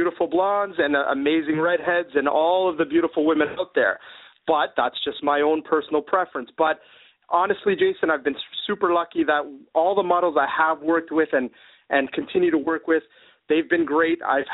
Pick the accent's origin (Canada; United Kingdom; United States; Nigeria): Canada; Toronto, Ontario; also born or lived in South Africa; So I'm from Toronto, Canada. Originally, though, I was born in South Africa